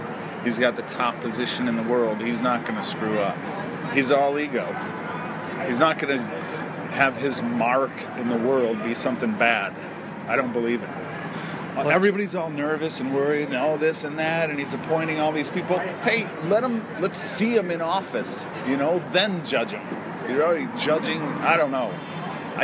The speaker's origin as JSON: {"language": "English", "town": "Cleveland", "region": "Ohio", "country": "United States", "said": "No, I'm from Cleveland, Ohio."}